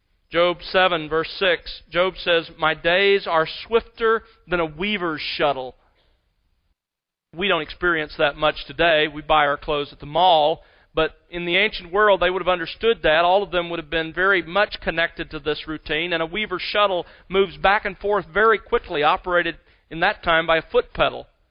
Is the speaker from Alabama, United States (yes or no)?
yes; Mobile, Alabama, United States; born or raised there; moved away as an adult